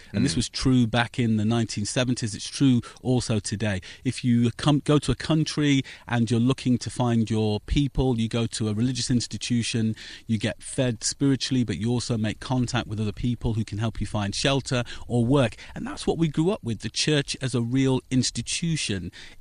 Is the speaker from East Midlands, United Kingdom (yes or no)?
yes; Wellingborough, East Midlands, United Kingdom; also born or lived in Northampton; I was born in Northampton and lived for the first 8 years of my life down the road in Wellingborough.